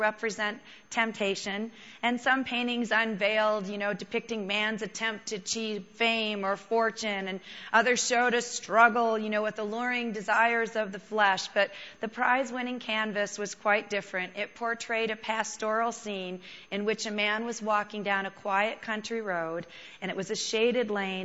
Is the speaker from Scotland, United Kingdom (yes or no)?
yes; Scotland, United Kingdom; I'm Scottish.